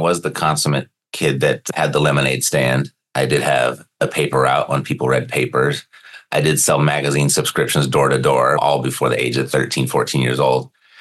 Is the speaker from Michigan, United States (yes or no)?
no; Newport Beach, California, United States; I was born and raised in Newport Beach, Irvine, California, and very much your lily white yuppie neighborhood at the time.